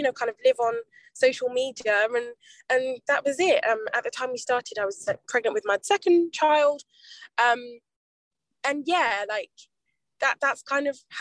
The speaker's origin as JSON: {"language": "English", "region": "London", "country": "United Kingdom", "said": "So I'm from South London."}